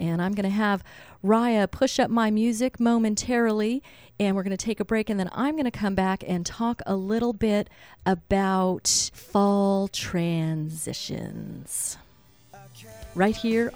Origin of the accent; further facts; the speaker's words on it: San Francisco, California, United States; also born or lived in New York; that I love being from New York, and I love having grown up in San Francisco because I saw a lot when I was growing up in San Francisco